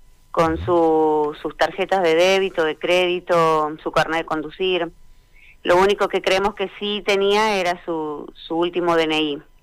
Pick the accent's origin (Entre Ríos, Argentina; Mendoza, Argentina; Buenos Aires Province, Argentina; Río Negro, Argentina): Río Negro, Argentina; Bariloche; Nosotros somos de Bariloche, sí.